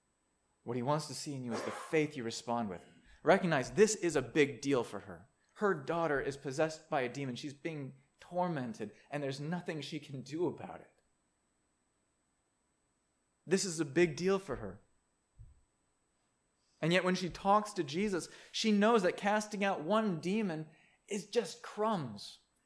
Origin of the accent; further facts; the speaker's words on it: United States; You know, being American, being especially white Americans, I mean, for once, that is not like our ticket to privilege.